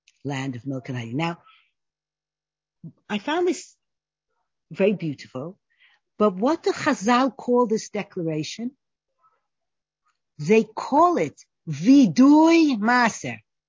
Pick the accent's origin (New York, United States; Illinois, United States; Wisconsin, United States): New York, United States; because I grew up in New York, so I call it California.